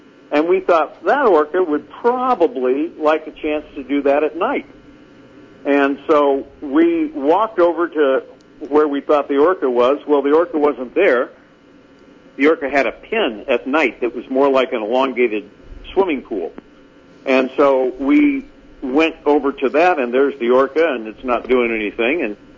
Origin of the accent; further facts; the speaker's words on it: Palos Verdes, California, United States; I was raised in Palos Verdes, and I surfed the cove all the time